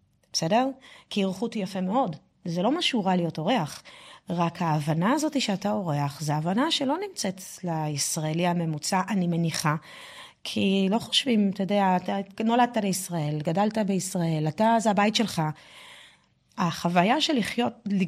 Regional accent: France; אני יכולת להגיד לך שאני גדלתי בצרפת בתקופה שבה כל חבריי היו בני מיעוט

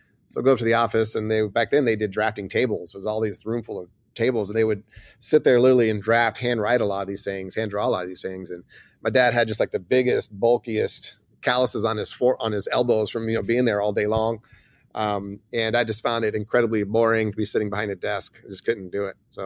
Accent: Houston, Texas, United States; Yeah, I was born and raised in Houston, Texas. Kind of lower middle class.

